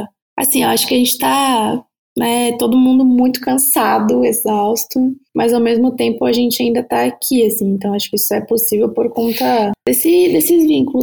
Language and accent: Portuguese; Santa Catarina, Brazil; sou também de Santa Catarina, assim como a Larissa e a Marina.